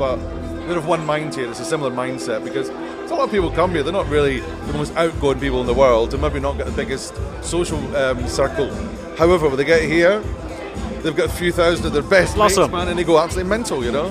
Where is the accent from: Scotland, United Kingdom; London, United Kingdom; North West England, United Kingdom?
Scotland, United Kingdom; also born or lived in Canada; I'm actually Canadian, believe it or not. I was just brought up in Scotland.